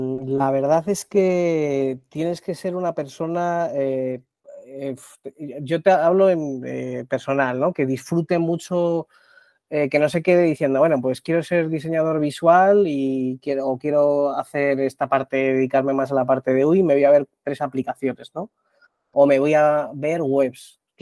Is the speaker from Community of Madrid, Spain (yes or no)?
yes; Madrid, Community of Madrid, Spain; Soy de Madrid de toda la vida